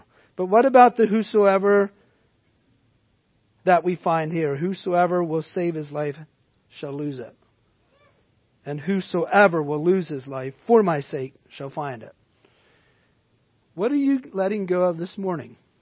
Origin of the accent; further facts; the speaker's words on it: Robinsonia, Pennsylvania, United States; And I grew up in Robinsonia for the first couple years of my life, near where is currently buried a treasure.